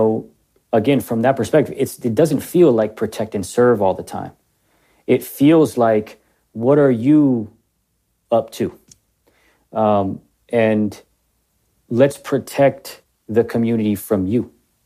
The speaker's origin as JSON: {"language": "English", "town": "Tucson", "region": "Arizona", "country": "United States", "tie": "born or raised there", "said": "I grew up here in Tucson. You know, went to Menlo Park Elementary, Utterback Middle School, Tucson High School"}